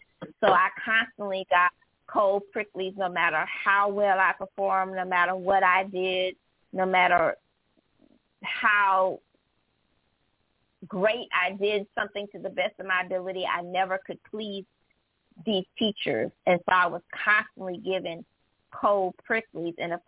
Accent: Bronx, New York, United States; born there; also born or lived in Charleston; I'm the only child. And I was born in the Bronx. So moving to Charleston, there was no person to come and speak for me.

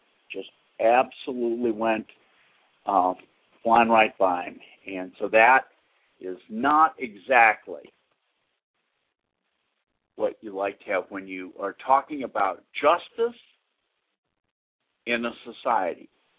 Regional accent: Newton, Massachusetts, United States; You remember Rich we're all from Newton, Massachusetts, and, you know, which is kind of one of the great liberal havens.

